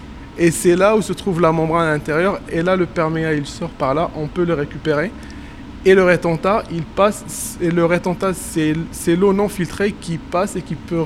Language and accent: French; Morocco; vu que je suis marocain et que j'ai travaillé au Maroc